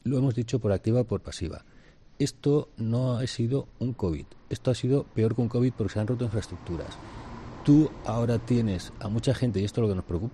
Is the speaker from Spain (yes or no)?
yes; Valencian Community, Spain; Pero como valencianos tenemos una capacidad, no somos una sociedad reivindicativa